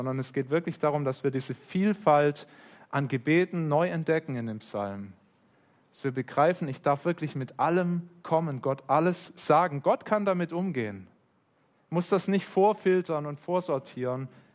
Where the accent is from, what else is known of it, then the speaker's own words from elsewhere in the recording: Baden-Württemberg, Germany; Es gibt bei uns im Schwäbischen, wo ich herkomme, eine ganz schöne Redewendung oder ein schönes Wort.